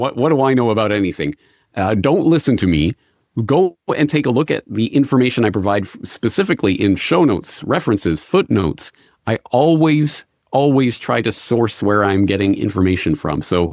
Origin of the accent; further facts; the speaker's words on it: Canada; I'm Canadian